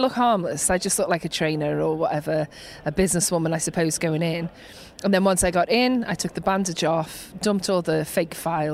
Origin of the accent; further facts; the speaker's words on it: Liverpool, North West England, United Kingdom; I grew up in Liverpool. At the time, it was kind of, there was lots of unemployment. So there was quite a bit of crime in the area where I lived.